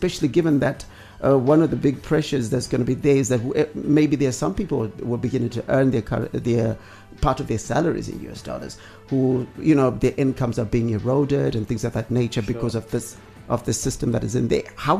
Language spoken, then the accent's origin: English; Bulawayo, Zimbabwe; Vilayo, my hometown, 106.7, and we're broadcasting out of Harare